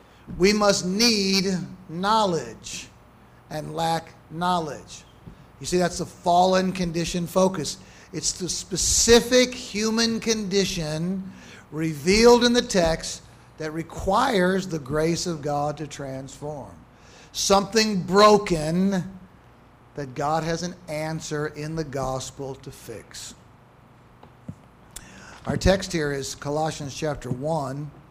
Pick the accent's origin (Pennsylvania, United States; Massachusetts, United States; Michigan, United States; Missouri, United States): Missouri, United States; St. Louis; Brian was formerly the president of Covenant Theological Seminary in my hometown of St. Louis.